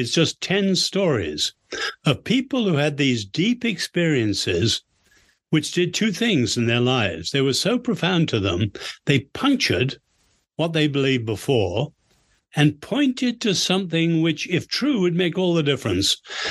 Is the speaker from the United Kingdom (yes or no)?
yes; England, United Kingdom; moved away; also born or lived in China; So I was born in China to medical missionary parents. But when the revolution came, after 2 years, I was there 2 years under the Reign of Terror, my parents were allowed to send me home. I was 10, to England. And I went to school and then university in England.